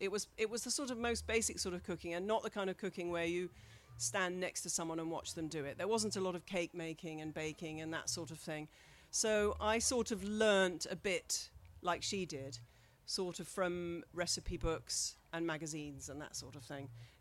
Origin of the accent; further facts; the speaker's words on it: Ipswich, East of England, United Kingdom; Yes, I grew up in Ipswich, but my parents were both quite deracinated.